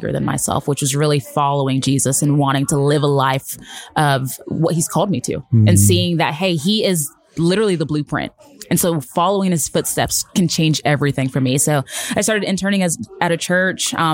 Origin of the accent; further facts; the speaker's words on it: Georgia, United States; also born or lived in New York; So I'm Nigerian. And so part of my story is that my mom came to the States when she was pregnant with me and we landed in New York, but then landed in Georgia.